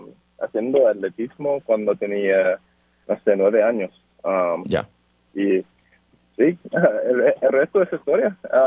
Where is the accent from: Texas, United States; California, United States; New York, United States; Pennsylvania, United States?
Pennsylvania, United States; Pittsburgh; crecí en Pittsburgh, Pennsylvania, en una familia de boricua muy, muy grande. Tengo siete hermanos.